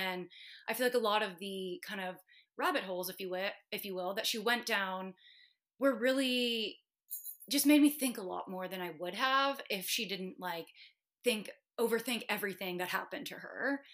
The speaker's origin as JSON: {"language": "English", "town": "Austin", "region": "Texas", "country": "United States", "tie": "born or raised there", "said": "I live in Austin and I grew up in Austin. And when I was growing up here, Austin was more of a small town"}